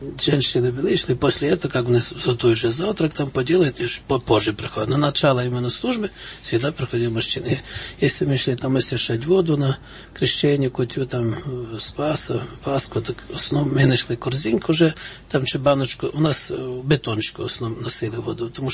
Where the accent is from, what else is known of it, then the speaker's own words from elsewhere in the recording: Lviv Oblast, Ukraine; Вообще из нашего села, откуда я сам родом из Львовской области